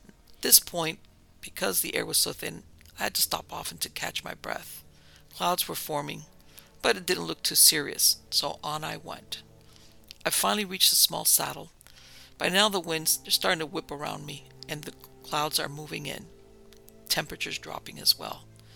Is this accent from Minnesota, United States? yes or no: no; Colorado, United States; Now, I grew up in Colorado, so to me a mountain pass is simply just a road that goes over a mountain.